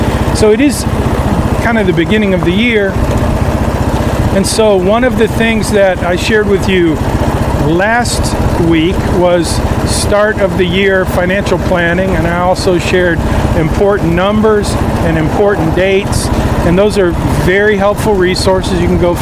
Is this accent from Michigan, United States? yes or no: yes; Lansing, Michigan, United States; I grew up in Lansing, Michigan, and one of my favorite things to do in Lansing when I'm there is to walk this trail